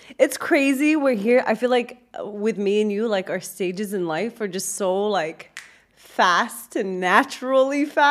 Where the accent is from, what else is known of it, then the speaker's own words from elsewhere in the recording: United States; because I'm Egyptian American, I'm already kind of in the culture, right?